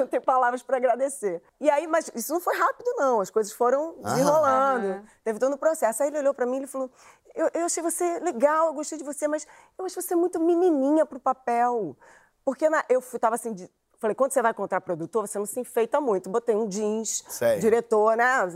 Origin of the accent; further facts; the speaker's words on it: Rio de Janeiro, Brazil; eu sou do Lins de Vasconcelos. Eu ainda moro lá pra você ver a dificuldade que é.